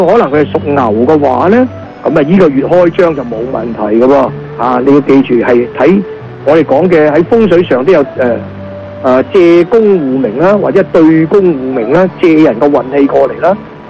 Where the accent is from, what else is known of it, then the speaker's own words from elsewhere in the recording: Guangdong, China; 正所謂我哋廣東人話齋，一人計短就二人計長咧